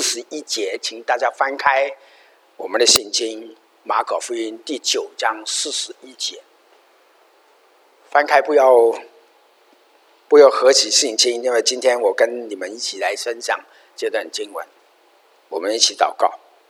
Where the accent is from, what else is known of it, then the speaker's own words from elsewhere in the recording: Hong Kong; now in United States; 我们从香港来的人觉得香港更乱